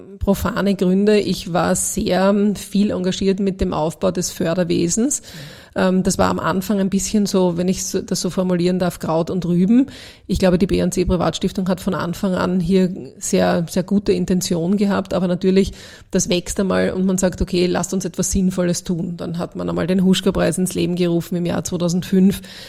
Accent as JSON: {"language": "German", "country": "Austria", "said": "Das sind einfach tolle Player, auf die man, glaube ich, als Österreicherin nur stolz sein kann."}